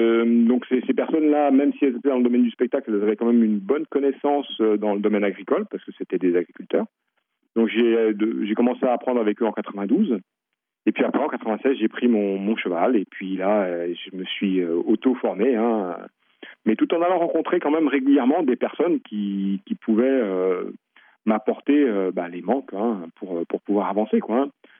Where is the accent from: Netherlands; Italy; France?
France; Brittany; je suis natif du Nord, Ille-et-Vilaine